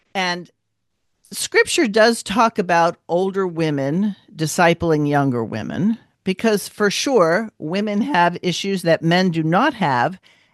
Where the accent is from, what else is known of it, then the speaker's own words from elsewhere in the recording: San Jose, California, United States; like for example, in my hometown, San Jose, there was big news